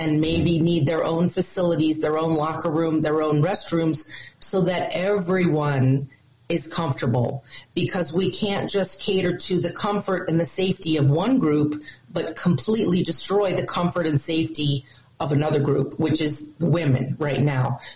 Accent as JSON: {"language": "English", "region": "New Jersey", "country": "United States", "tie": "born or raised there", "said": "Yeah, well, my family's are Mets fans, too, so I grew up in New Jersey, and so, nice."}